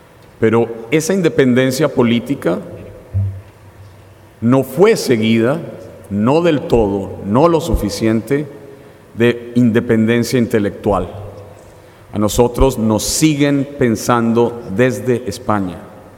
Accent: Colombia; soy un escritor colombiano, pero que suele escribir en inglés

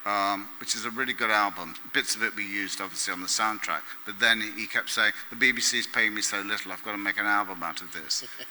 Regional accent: Bromley, London, United Kingdom; Mostly about my life growing up in Bromley in the 70s

